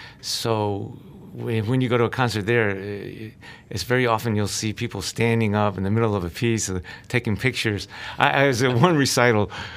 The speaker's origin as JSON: {"language": "English", "town": "Atlanta", "region": "Georgia", "country": "United States", "tie": "born or raised there", "said": "I'm a product of my generation. I grew up in Atlanta, Georgia"}